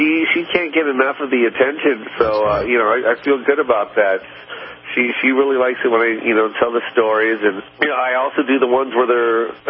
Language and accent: English; Seattle, Washington, United States; I shot that in Seattle, Washington. That's my hometown.